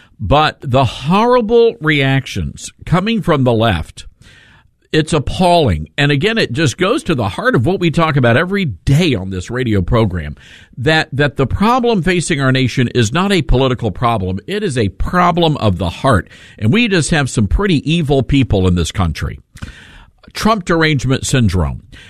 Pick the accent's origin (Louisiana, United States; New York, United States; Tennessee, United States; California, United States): Tennessee, United States; Memphis; taught us this growing up in Memphis, Tennessee. Whitehaven, Tennessee, if for those of you to be specific, you know where that is.